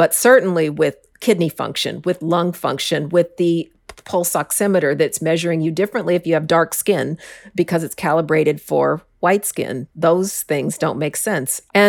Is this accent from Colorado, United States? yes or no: yes; Denver, Colorado, United States; Is I grew up in Denver, which is the Mile High City.